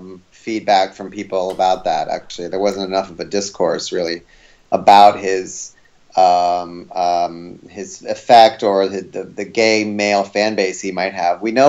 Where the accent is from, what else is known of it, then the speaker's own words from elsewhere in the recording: Wheaton, Maryland, United States; I grew up in Wheaton specifically, yeah, okay. Which is like a district of Silver Spring, yeah.